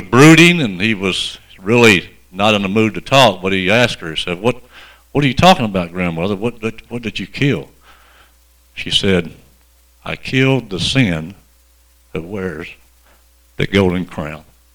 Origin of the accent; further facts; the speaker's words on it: West Helena, Arkansas, United States; I remember back when I was growing up as a boy, I grew up in West Helena, Arkansas.